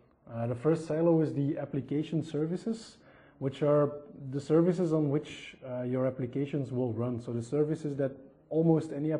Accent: Antwerp, Flanders, Belgium; English is a second language; I'm from Antwerp, which you can probably hear a little bit through my English.

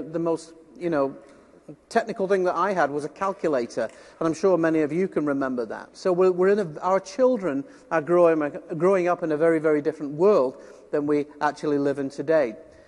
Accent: United Kingdom; Being a Brit and from the other side of the pond, of course, I'll also kind of talk about our government's response as well.

